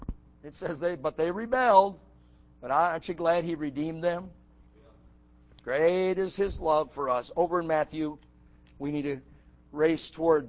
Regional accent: England, United Kingdom; I'm an Englishman. I don't know what Sheol is.

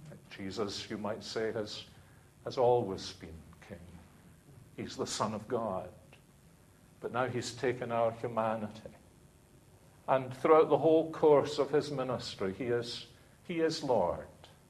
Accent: Glasgow, Scotland, United Kingdom; I'm a Glaswegian. And I still remember as a 5-year-old the controversy there was about the fact that the children in Glasgow were only getting coronation mugs with sweeties in them

